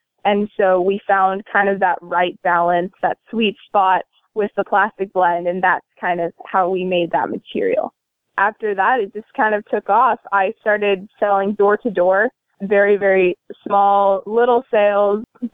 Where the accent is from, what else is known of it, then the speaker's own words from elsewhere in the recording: San Luis Obispo, California, United States; I am from San Luis Obispo, California. Born here and grew up here my whole life. And I'm in love with this community.